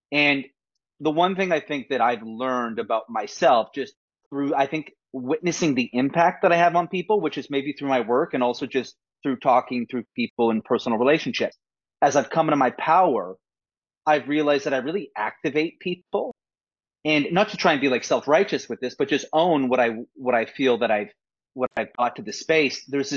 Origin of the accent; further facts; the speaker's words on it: Vancouver, British Columbia, Canada; So I'm in Vancouver, BC, Canada. So I am Canadian. I'm in a very similar climate to you, Safia, because I know you're in London. So it basically just rains cats and dogs all the time. I'm 36 years old